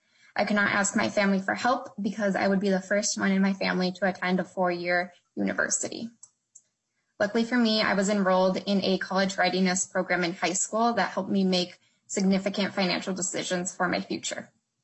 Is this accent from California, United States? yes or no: no; Minnesota, United States; So growing up in Minnesota, I have seen firsthand the inequalities that young first-generation immigrant women face. As a first-generation immigrant